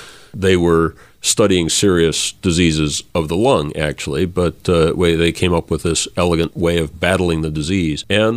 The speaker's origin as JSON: {"language": "English", "town": "Flint", "region": "Michigan", "country": "United States", "tie": "born or raised there", "said": "So I grew up in Flint, Michigan, went to University of Michigan in Ann Arbor as an undergrad."}